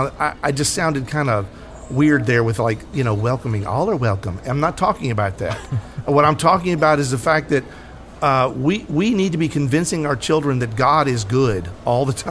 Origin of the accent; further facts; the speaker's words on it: United States; born there; but I'm an American. I was born in America. I love this country. I don't want to go anywhere else.